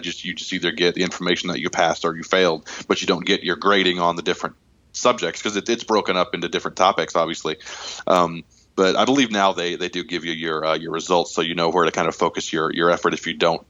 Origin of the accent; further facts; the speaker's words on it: Springfield, United States; And I was lucky enough to have one right here in Springfield in my hometown, and we're one of the smaller ones in the country.